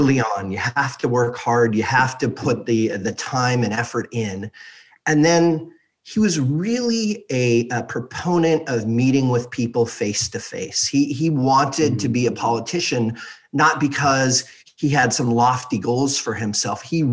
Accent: Beverly Hills, California, United States; I grew up in Beverly Hills, California, which, you know, back in the late 70s, early 80s, was sort of the mecca of wealth and entertainment.

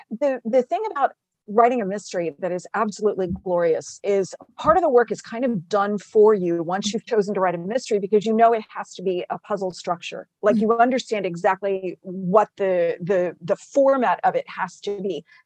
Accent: Texas, United States; now in Virginia, United States; I grew up in South Texas, so snow is not a thing I ever did.

